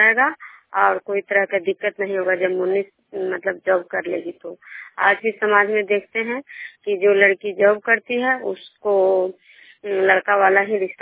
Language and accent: Hindi; Bishnupur, Bihar, India; बिष्णुपुर ग्राम खजरा पंचायत नालंदा जिला नानोसा प्रखंड के निवासी हूँ।